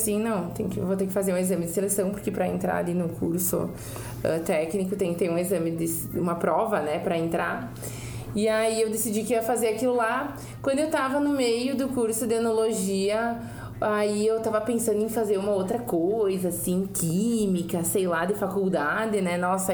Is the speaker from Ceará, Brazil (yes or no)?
no; Faria Lemos, Rio Grande do Sul, Brazil; Eu que saí lá de Faria Lemos, recomendo a todos que visitem. Né? Menor, assim, aqui no interior de Bento Gonçalves